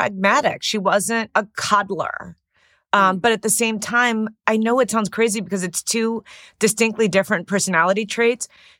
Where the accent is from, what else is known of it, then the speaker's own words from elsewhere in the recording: Chicago, Illinois, United States; I was from Chicago, and you know, it seemed like I would go to a big city like Columbia